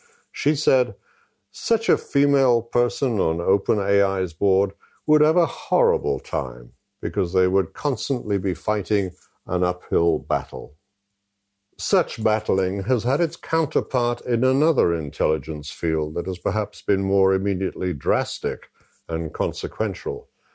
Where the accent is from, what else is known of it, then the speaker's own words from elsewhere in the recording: New York, United States; My hometown newspaper, The New York Times, was uncharacteristically dialectical and blunt